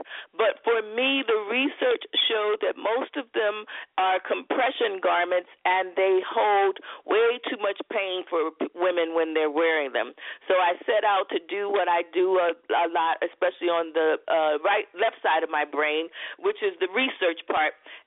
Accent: East Coast, United States; just being who I am from the East Coast, just adamant about keeping my product and my business and my money in the United States

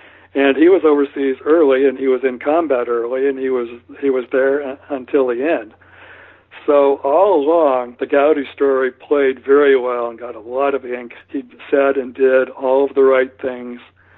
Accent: Columbus, Ohio, United States; He comes from my hometown, Columbus, Ohio

